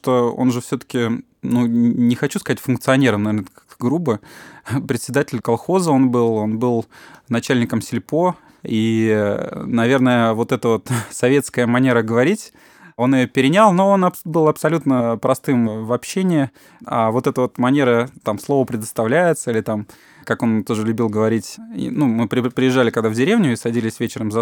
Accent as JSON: {"language": "Russian", "region": "Moscow", "country": "Russia", "tie": "born there", "said": "Я родился в Москве, но папа мой из села Которово Касимовского района, Рязанской области."}